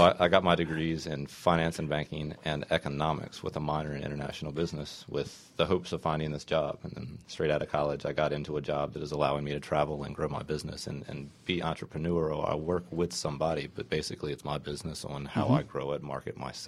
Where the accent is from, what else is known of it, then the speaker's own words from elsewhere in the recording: Raleigh, North Carolina, United States; As you said, I am from Raleigh.